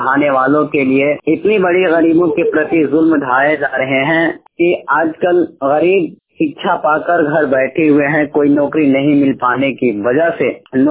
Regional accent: Bihar, India; मैं ग्राम रखवा प्रखंड फुलौरिया फोरचंद गढ़वा डिस्ट्रिक्ट गोपालगंज बिहार का निवासी हूँ।

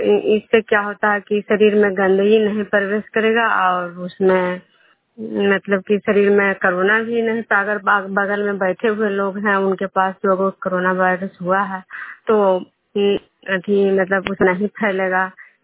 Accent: Vishnupur, Bihar, India; मैं विष्णुपुर ग्राम खुजरा पंचायत नालंदा जिला नवनौसा प्रखंड के निवासी हूँ।

